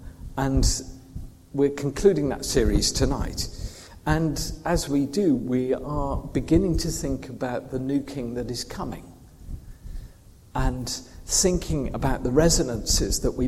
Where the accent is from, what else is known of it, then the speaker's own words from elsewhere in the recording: Bristol, South West England, United Kingdom; I grew up in Bristol, and near Bristol is a town called Malmesbury